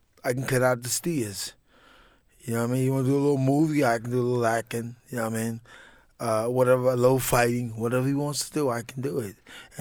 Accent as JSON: {"language": "English", "region": "Southern United States", "country": "United States", "tie": "born or raised there", "said": "I grew up in the South, you know, feeling that I could make it."}